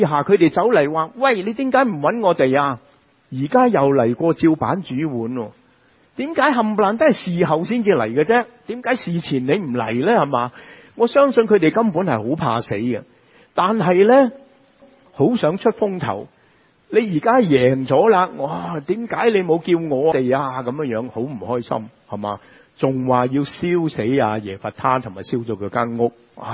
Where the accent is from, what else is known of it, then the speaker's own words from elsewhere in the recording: Guangdong, China; 好似我哋廣東人一樣咁直接嘛